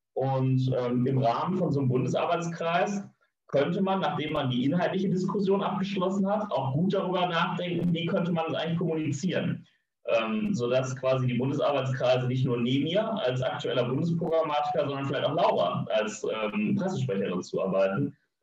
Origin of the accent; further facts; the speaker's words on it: North Rhine-Westphalia, Germany; Ich komme, wie gesagt, aus NRW. NRW hat eine maximal große Lobby.